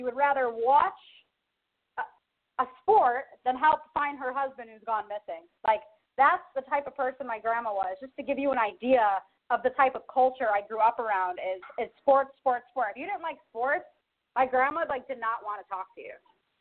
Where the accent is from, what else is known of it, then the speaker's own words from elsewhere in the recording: Chicago, Illinois, United States; Well, growing up in Chicago in the 90s, you know, watching Michael Jordan, Scottie Pippen, Dennis Rodman, Steve Kerr, Ron Harper, all those guys, I grew up with that.